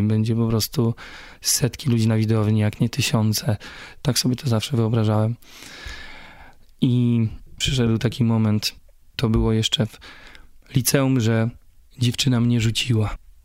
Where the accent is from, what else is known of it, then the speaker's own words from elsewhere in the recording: Braniewo, Warmian-Masurian Voivodeship, Poland; Ja jestem z małej miejscowości, to jest 17 tysięcy mieszkańców w Braniewie.